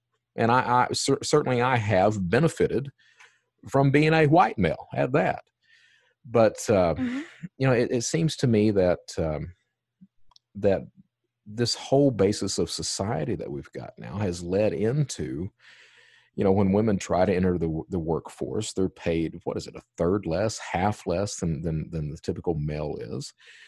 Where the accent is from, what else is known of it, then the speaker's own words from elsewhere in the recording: Kentucky, United States; Then, of course, I was raised, I'm from Eastern Kentucky, and I'm not sure how far removed Eastern Kentucky is from the rest of society